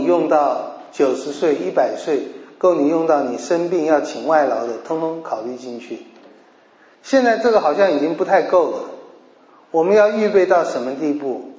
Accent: China; 知足不是我们中国人说的知足常乐

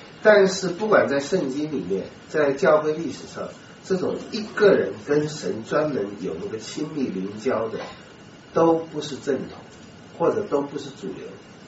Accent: China; 就我们中国人讲的话

